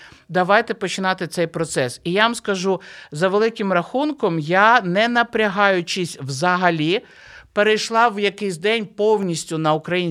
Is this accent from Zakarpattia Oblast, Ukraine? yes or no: no; Kyiv, Ukraine; Я виросла в Києві, жила, народилася, ні, спочатку народилася, потім виросла і потім жила в Києві.